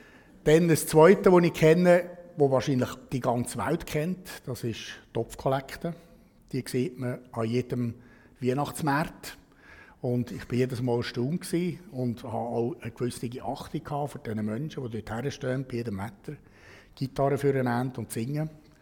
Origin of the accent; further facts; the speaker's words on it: Aargau, Switzerland; ich bin tatsächlich ein waschechter Aargauer. Ich bin aufgewachsen im Bezirk Zofingen mit drei Geschwistern. In einem christlich geprägten Elternhaus.